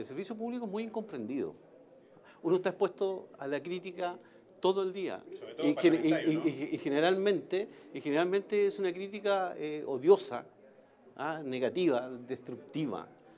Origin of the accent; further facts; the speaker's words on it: Castro, Los Lagos, Chile; born there; voy a estar en mi ciudad natal, en Castro